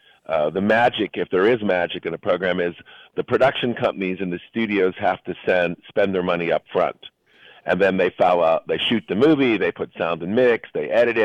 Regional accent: Pennsylvania, United States; The work ethic of the people in Michigan is similar to Pennsylvania, my home state, in Ohio and Illinois.

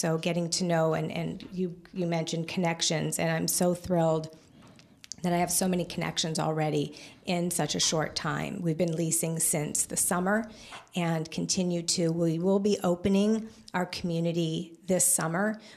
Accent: California, United States; now in Napa, United States; So I am actually from Southern California. I moved up to the Napa area for this position

